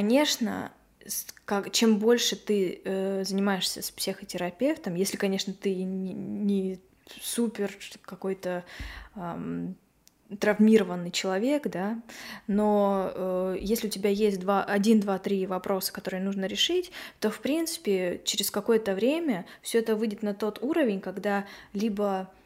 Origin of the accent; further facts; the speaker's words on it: Russia; мы обе из России